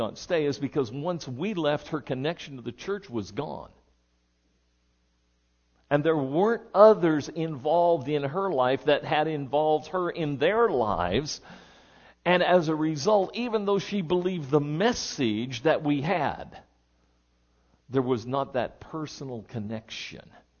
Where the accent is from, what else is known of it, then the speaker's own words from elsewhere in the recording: California, United States; I grew up there in Northern California.